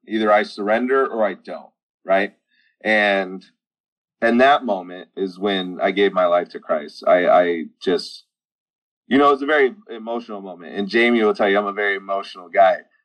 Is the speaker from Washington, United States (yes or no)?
yes; Washington, United States; come to Washington because there is nothing in Missouri worth living for. So we came here back to my home state.